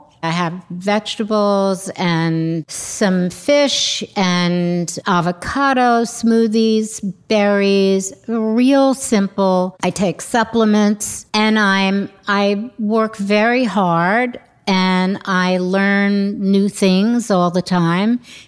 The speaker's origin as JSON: {"language": "English", "region": "New York", "country": "United States", "tie": "born or raised there", "said": "So it was, you know, New York. It was great growing up in New York at the time."}